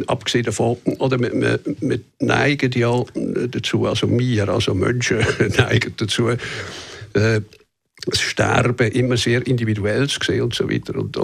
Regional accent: Beromünster, Lucerne, Switzerland; Also ich bin in Beromünster aufgewachsen, das ist kleine Flecken im Luzerner Land.

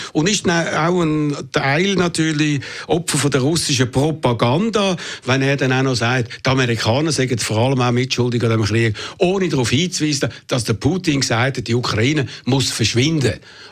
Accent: Switzerland; dass wir als Schweizer mitschuldig sind am Tod von jungen russischen Soldaten.

